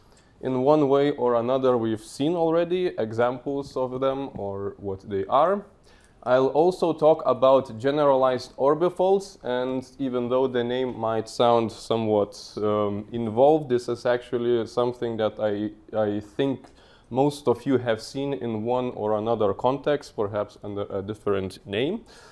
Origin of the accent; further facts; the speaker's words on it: Vilnius, Vilnius County, Lithuania; don't try that. I come from Vilnius in Lithuania